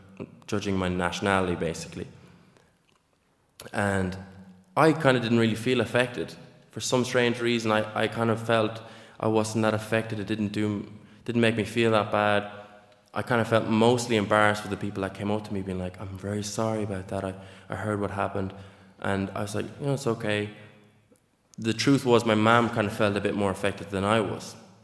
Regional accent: Neenah, Wisconsin, United States; And I remember growing up in Neenah

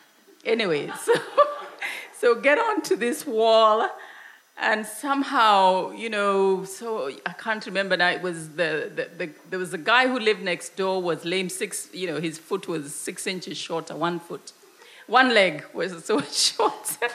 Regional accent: Nairobi, Kenya; I want to tell you about a story that happened where I grew up in Nairobi, which is a fair distance from here.

